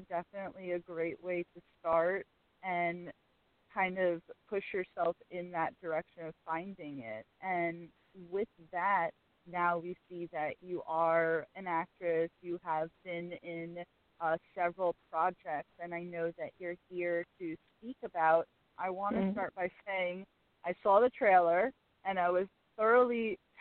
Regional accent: New York, United States; Westchester, New York, kind

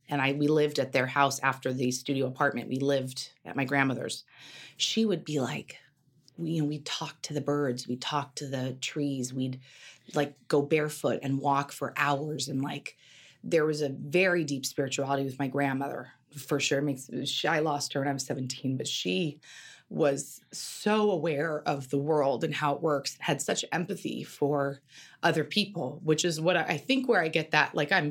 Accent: Carmel, California, United States; I grew up in Carmel.

